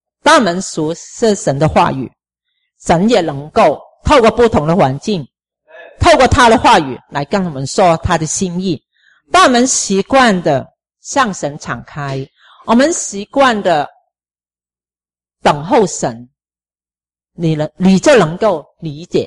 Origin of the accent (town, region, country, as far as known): China